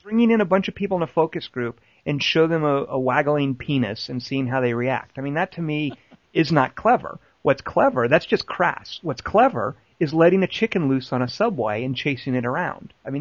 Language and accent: English; Arkansas, United States; I really did like the setup for the final final set piece in, which I believe was actually in my home state of Arkansas.